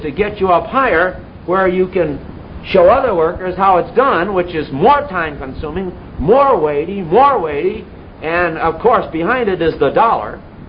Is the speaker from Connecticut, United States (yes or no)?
yes; West Haven, Connecticut, United States; Where I was brought up in West Haven, Connecticut, had a large Catholic population.